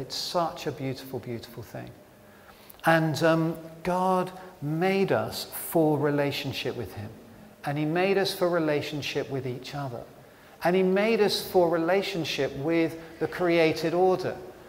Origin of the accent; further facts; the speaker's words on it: England, United Kingdom; And then, of course, we being English, we got up at 7 the following morning